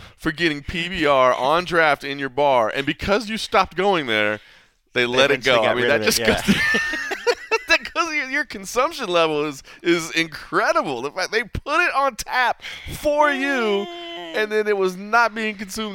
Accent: Dallas, Texas, United States; which obviously born and raised in Dallas, still have my family in Dallas. I still cheer for, like, the Cowboys and consider myself, like, a Dallas sports fan.

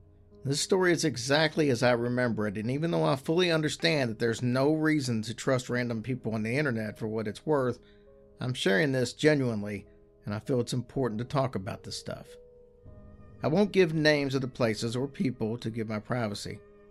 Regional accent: Boston, Massachusetts, United States; I'm from the Boston area, so about 2 hours away.

